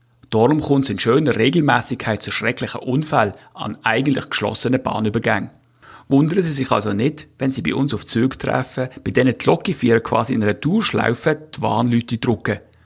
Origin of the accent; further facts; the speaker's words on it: Switzerland; now in Totenbüttel, Germany; Als Schweizer muss man hier natürlich leer schlucken, aber es stimmt.